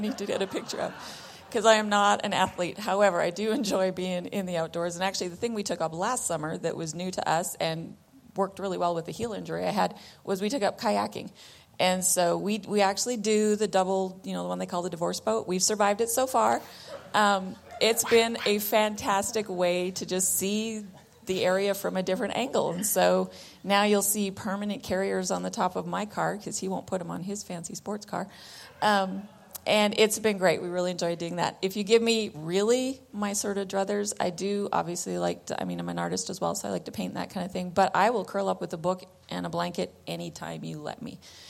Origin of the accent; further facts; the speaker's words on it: the Prairies, Canada; I also grew up in a very flat place. I grew up in the Canadian prairies, and so the scenery around here just kind of delights me still after 20 years.